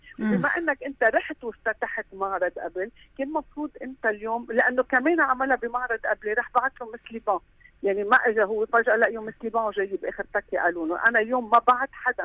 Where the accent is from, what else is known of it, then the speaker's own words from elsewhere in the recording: Lebanon; ونحن كشعب لبناني